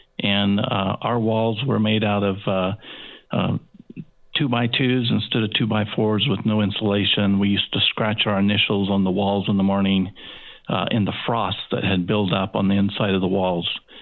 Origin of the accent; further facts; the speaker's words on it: Riddle, Oregon, United States; I grew up in Southern Oregon, in a little town called Riddle. It's a mining town, or was at the time. Now it's just a bump in the road.